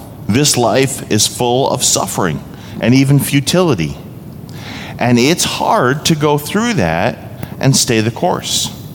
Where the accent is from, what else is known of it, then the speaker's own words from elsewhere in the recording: Vermont, United States; I grew up out east in New England and in Vermont in particular, not the most populous of states